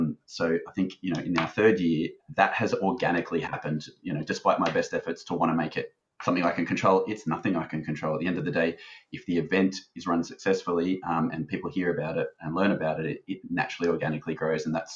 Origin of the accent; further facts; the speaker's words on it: Sydney, New South Wales, Australia; I'm from Sydney, so I'm a little bit impartial to the Sydney side of things